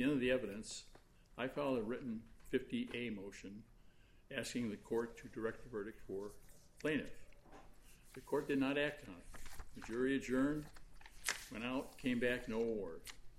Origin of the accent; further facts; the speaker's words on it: Streator, Illinois, United States; He would leave my hometown of Streeter, drive to Green Bay, Wisconsin, pick up cheese